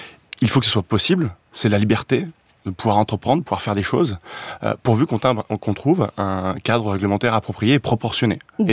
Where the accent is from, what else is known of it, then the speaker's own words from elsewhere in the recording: France; en tant que Français